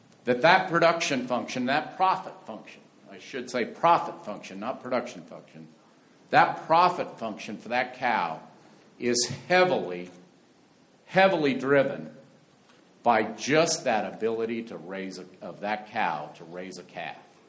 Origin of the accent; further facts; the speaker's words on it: Juanita, Nebraska, United States; from Juanita, Nebraska. I'm the fourth generation on our family's operation. My great-grandparents came out and homesteaded in 1886